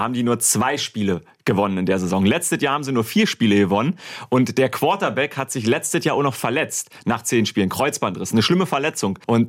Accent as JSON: {"language": "German", "town": "Königs Wusterhausen", "region": "Brandenburg", "country": "Germany", "said": "ich bin ein typischer Junge vom Dorf. Ich komme aus Brandenburger Dorf, Königs Wusterhausen"}